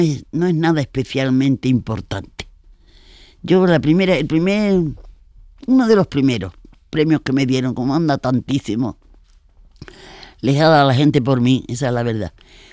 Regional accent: Seville, Andalusia, Spain; yo como soy sevillana

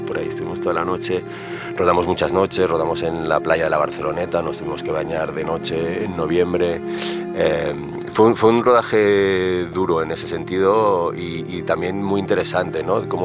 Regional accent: Andorra; Yo crecí en Andorra, pero mi familia es de Gracia y siempre bajábamos a ver a mis abuelos al barrio de Gracia de Barcelona.

